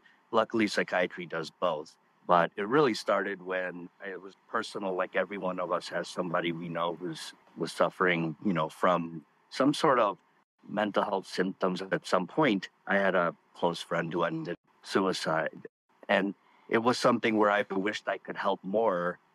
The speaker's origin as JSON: {"language": "English", "country": "United States", "tie": "born or raised there", "said": "I had to go through some trials and tribulations being a minority growing up in the States."}